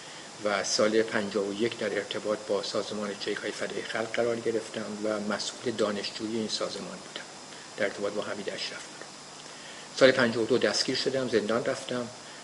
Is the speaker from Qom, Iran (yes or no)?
no; Tehran, Tehran Province, Iran; born there; من سال 1930 در جنوب شرق تهران در خیابان ری متولد شدم و از سال 1947 وارد دانشکده فنی تهران شدم